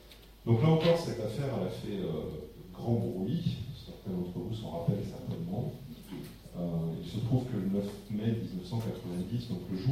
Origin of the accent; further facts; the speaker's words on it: Occitanie, France; puisque je viens plus au sud de Nîmes, et on dit plutôt Carpentras, c'est là chez nous